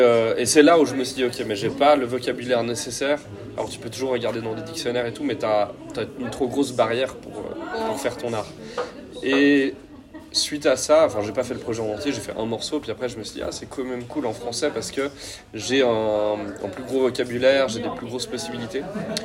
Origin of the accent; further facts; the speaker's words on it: Geneva, Switzerland; on aime bien jouer chez nous à Genève aussi, mais c'est vrai qu'on a plus joué, je pense, par ici qu'ailleurs en Suisse.